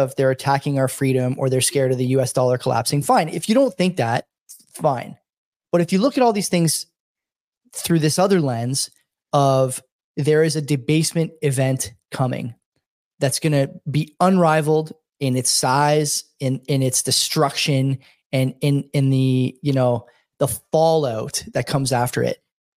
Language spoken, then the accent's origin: English; Canada; One of the most frustrating things for me as a Canadian is watching the tax rate go up and up and up.